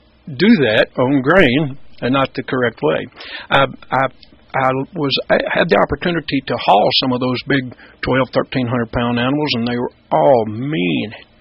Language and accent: English; United States; Well, I grew up in Linn County, farming and ranching with my folks.